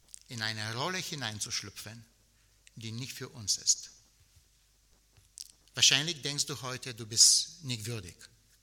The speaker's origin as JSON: {"language": "German", "country": "Bulgaria", "tie": "born or raised there", "said": "Ich bin Jahrgang 77, geboren, aufgewachsen in Bulgarien, und ich gehöre zu der letzten Generation, die nach dem alten sozialistischen Schulsystem unterrichtet wurde."}